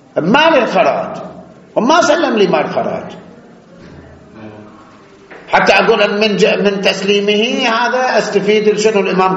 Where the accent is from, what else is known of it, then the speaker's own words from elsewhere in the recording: Iraq; شلون عندنا بالعراق عين التمر